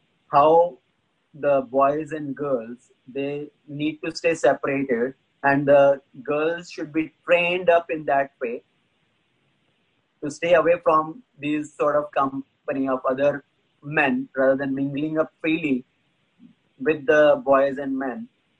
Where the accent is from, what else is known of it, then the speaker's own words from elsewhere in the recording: India; As I was growing up in India, in our childhood